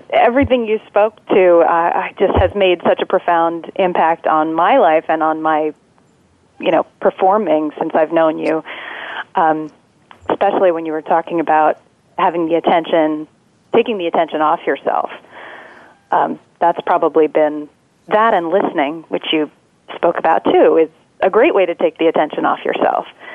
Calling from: Brooklyn, New York, United States; I'm calling from Brooklyn.

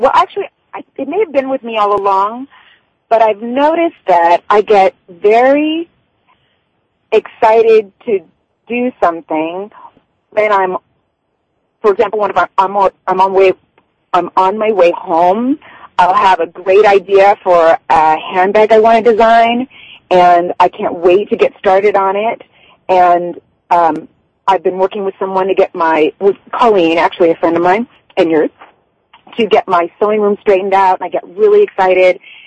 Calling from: Great Neck, New York, United States; Calling from Great Neck, Long Island.

